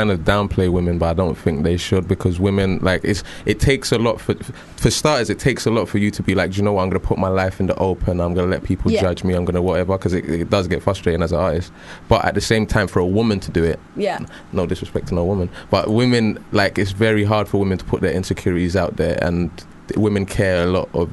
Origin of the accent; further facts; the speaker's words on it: London, United Kingdom; I'm from North London. We're around the same stuff.